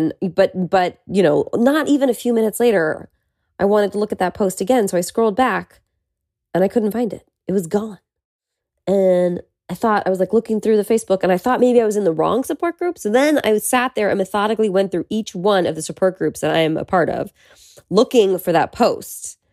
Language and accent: English; Petaluma, California, United States; now in Los Angeles, United States; Lately, I've done a few episodes from my childhood bedroom in my hometown, Petaluma.